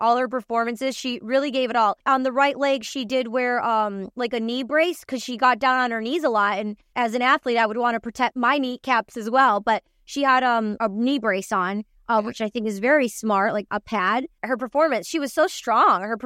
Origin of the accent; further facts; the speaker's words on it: Michigan, United States; But I'm from Michigan, where she's from.